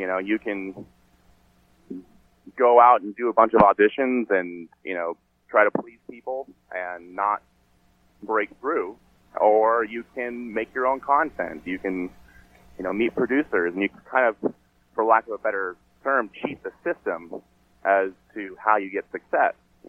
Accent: Los Angeles, California, United States; You know, for me, like I said, I grew up in Los Angeles

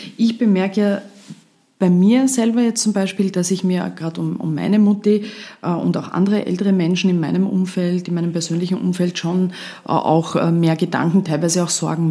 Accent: Austria; Das Coronavirus bestimmt jetzt ja auch bei uns in Österreich immer mehr unseren Alltag.

